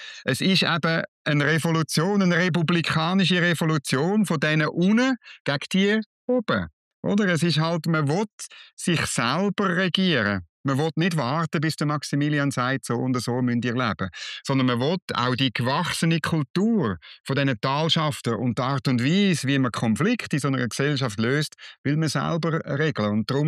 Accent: Switzerland; Das geht mir ans Herz als Schweizer. Das sind wir.

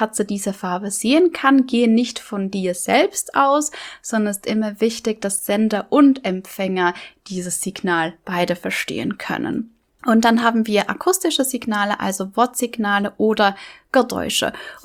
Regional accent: Bern, Switzerland; accent: Bernese German; first language Bernese German; dann würde ich hier auch das Bärendeutsch nehmen, also Mundart, meine Muttersprache, weil das einfach mir selbst am einfachsten von den Lippen geht.

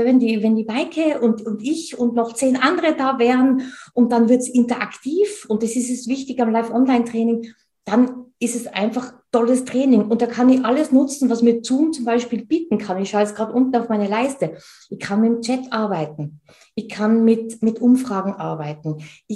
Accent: Tyrol, Austria; Und ich bin Tirolerin, wie man unschwer hört.

